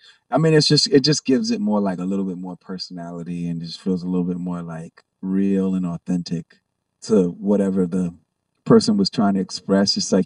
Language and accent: English; Virginia Beach, Virginia, United States; I'm from Virginia Beach, Virginia.